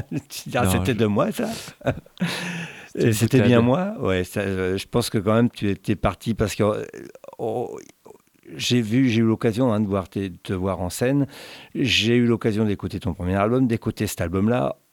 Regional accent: Île-de-France, France; quand on me dit que je suis parisien, ça s'entend un petit peu. Je dis, non, moi, je suis pas parisien, je suis banlieusard.

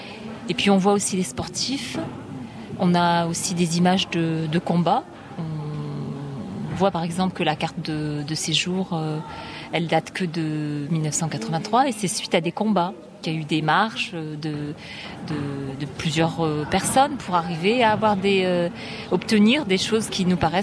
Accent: France; born there; Je suis née en France, je suis d'origine maghrébine

